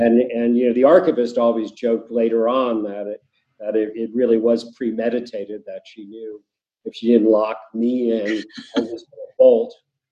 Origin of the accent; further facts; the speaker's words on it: California, United States; we're from California, and I thought, earthquake, oh my gosh.